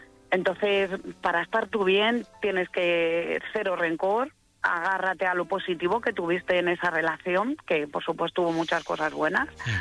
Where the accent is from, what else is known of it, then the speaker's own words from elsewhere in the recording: Madrid, Community of Madrid, Spain; yo soy de Madrid